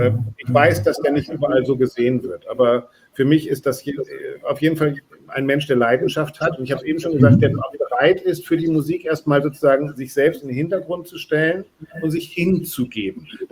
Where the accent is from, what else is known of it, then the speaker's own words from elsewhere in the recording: Bremen, Germany; der Wagner-Verband in meiner Heimatstadt natürlich, Wagner-Verband Bremen.